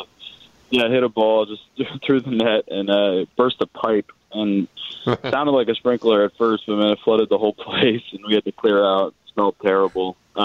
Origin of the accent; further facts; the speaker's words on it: California, United States; now in Chicago, United States; I mean, I grew up in California, so definitely spent a lot of time outside in nature